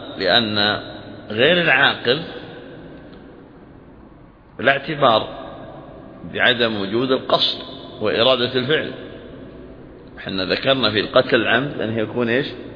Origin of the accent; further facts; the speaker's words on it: Saudi Arabia; كما هو جاري العمل عليه عندنا في المملكة العربية السعودية